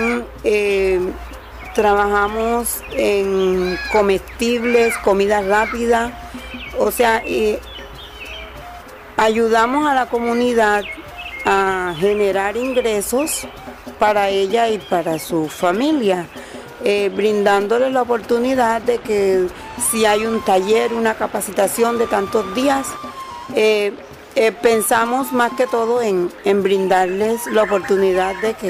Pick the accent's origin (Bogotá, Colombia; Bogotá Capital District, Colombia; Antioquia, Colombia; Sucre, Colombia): Sucre, Colombia; Pajonalito; soy desplazada de Pajonalito, un corregimiento de acá de San Onofre. Cuando llegué al municipio de San Onofre, no nos recibieron como tan bien.